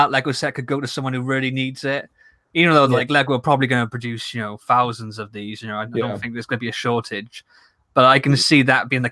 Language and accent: English; United Kingdom; Plus, of course, as I mentioned before, we're British and we love a good grumble.